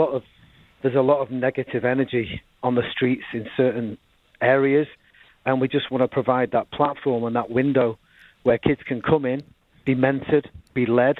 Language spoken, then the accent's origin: English; Manchester, North West England, United Kingdom; moved away as an adult; now in United States; So as you can tell with my accent, I'm certainly not from Southwest Detroit, where John's from. I'm a native of Manchester, England. I came over here 2007.